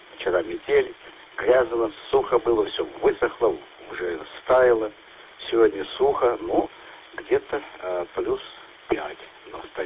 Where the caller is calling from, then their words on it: Belgorod, Belgorod Oblast, Russia; Нахожусь я в Белгороде.